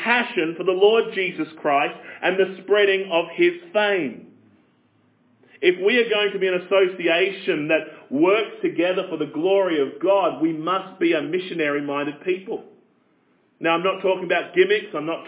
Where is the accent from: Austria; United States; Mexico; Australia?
Australia; As an Australian